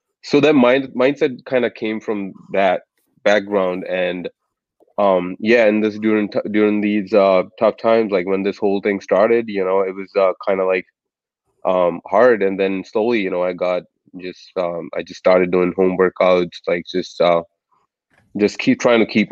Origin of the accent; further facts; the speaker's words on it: India; also born or lived in Iowa, United States; now in Boston, United States; So actually, everyone knows that I'm not from the U.S. I grew up in India.